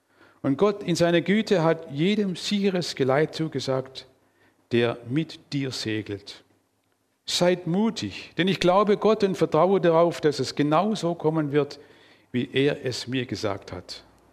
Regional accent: Böblingen, Baden-Württemberg, Germany; Ihr merkt an der Sprache, dass ich eher aus dem nördlichen Gebiet komme, aufgewachsen in der Nähe von Böblingen, Stuttgart. Also ursprünglich ein echter Schwabe, wirklich ein Schwab, nicht ein Schwab, ein echter Schwabe. Und dort auch aufgewachsen, zur Schule gegangen

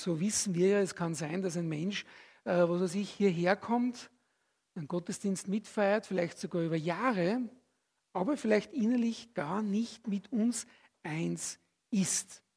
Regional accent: Austria; now in Switzerland; Das merken schon wir als Österreicher, obwohl wir ein Nachbarland der Schweiz sind, haben wir das gemerkt, wie wir hergekommen sind.

